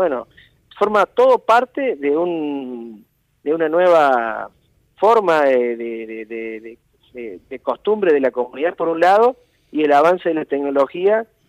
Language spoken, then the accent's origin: Spanish; Cosquín, Córdoba, Argentina; yo soy de Cosquín, nacido acá, pero mi familia es de una pequeña localidad de Santa Fe, de Tacural.